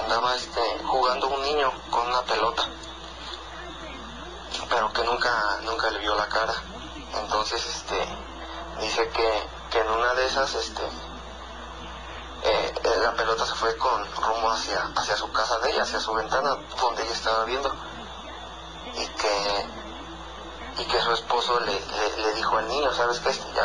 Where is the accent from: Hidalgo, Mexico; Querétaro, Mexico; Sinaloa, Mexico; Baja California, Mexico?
Querétaro, Mexico; soy del estado de Querétaro.